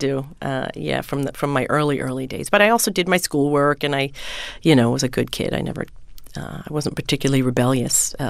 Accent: West Islip, New York, United States; born or raised there

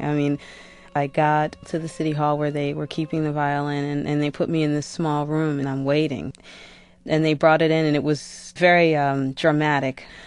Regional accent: Detroit, Michigan, United States; in growing up in Detroit, classical music is only a part of what I grew up with.

